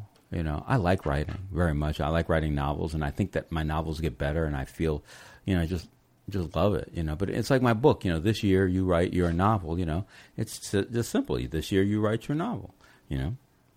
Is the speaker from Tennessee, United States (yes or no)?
no; Los Angeles, California, United States; I'm from Los Angeles, so I go up to Santa Cruz all the time.